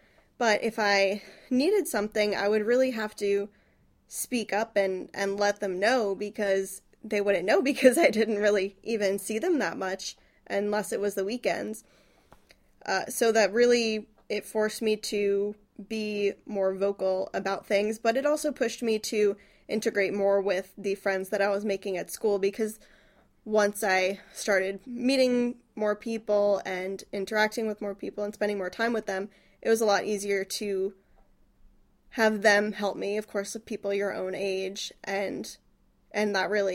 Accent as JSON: {"language": "English", "region": "New York", "country": "United States", "said": "I am from New York. I live a little bit more than 800 miles away from Valpo."}